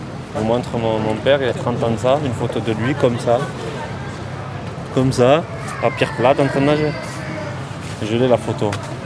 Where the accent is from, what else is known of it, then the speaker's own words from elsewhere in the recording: Noailles, Provence-Alpes-Côte d'Azur, France; Je suis de Noailles. Et du coup, ouais, je venais nager ici.